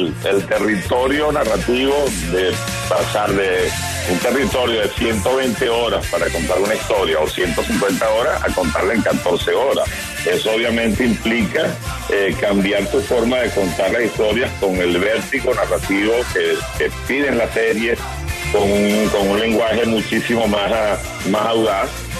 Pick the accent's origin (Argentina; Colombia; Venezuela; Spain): Venezuela; bueno, yo soy venezolano